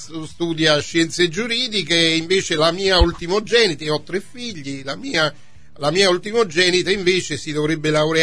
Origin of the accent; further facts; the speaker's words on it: Naples, Campania, Italy; io sono napoletano, mia moglie è di Benevento, e attualmente vive a Benevento, mia figlia sposata vive a Caserta.